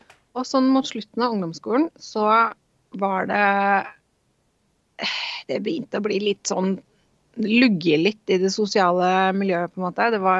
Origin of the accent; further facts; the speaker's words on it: Strømmen, Akershus, Norway; born there; Jeg ble født på Strømmen, rett utenfor Oslo.